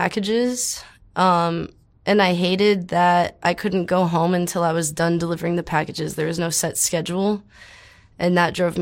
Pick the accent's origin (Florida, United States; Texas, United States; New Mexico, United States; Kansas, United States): Texas, United States; El Paso; the drugs and alcohol definitely took a huge toll living and growing up in El Paso, and I feel bad for a lot of my friends that sometimes I think they'll never get out of it.